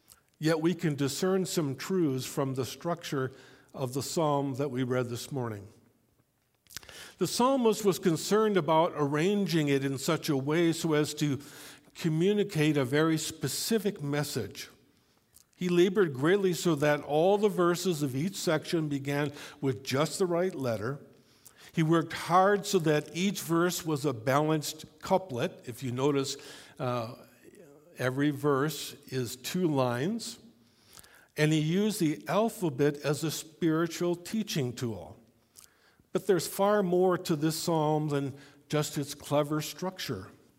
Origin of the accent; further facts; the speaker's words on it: United States; since I grew up in the States, I didn't really get any Dutch.